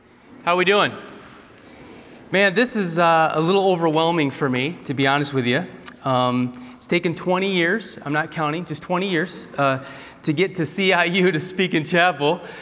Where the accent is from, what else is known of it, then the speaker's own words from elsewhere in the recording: Michigan, United States; now in South Carolina, United States; Well, my wife and I came from Michigan to South Carolina to go to seminary here, and we had to change some language.